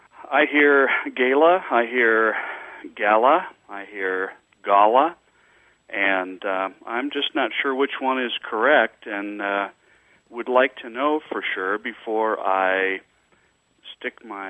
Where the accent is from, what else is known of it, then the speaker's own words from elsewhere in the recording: Nebraska, United States; now in Texas, United States; I grew up in Nebraska, mm-hmm. and as far as I know, that's the only pronunciation I've ever heard up there. But now that I've moved down to Texas, I hear gala quite frequently.